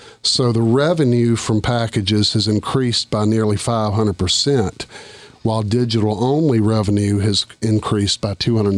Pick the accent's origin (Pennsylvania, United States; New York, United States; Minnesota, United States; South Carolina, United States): South Carolina, United States; Florence; Well, I grew up in Florence.